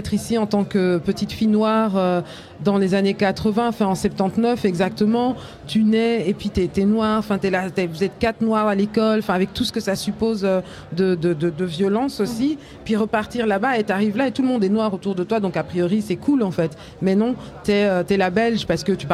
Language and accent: French; Kinshasa, DR Congo; moi, j'ai grandi à Kinshasa, donc du coup il y a un truc de c'est assez constant ce balancement où finalement être à Bruxelles ou être à Kinshasa